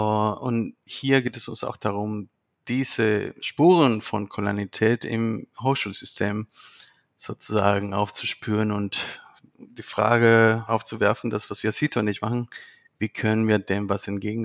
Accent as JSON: {"language": "German", "town": "Quito", "region": "Pichincha", "country": "Ecuador", "tie": "born or raised there", "said": "Ich bin in Quito geboren und aufgewachsen"}